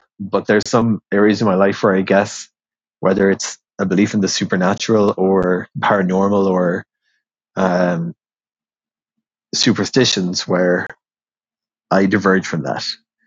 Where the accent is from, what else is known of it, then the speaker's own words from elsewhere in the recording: Ireland; So growing up in Ireland, there was a fairly rich lore, maybe it's kind of just Irish culture, of ghost stories, places that people said were haunted and stuff like that.